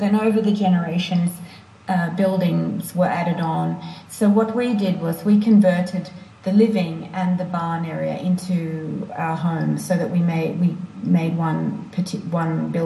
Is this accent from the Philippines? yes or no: no; Australia; accent: Australian; now in France; Well, I've got a kind of strange accent these days with a bit of, you know, my Australian accent. And then when you live away, I think your accent alters.